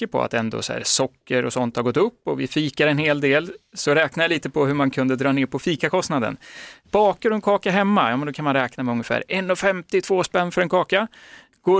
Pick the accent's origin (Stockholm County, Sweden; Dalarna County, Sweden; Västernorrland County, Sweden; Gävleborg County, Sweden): Gävleborg County, Sweden; Gävle; Jag är från Gävle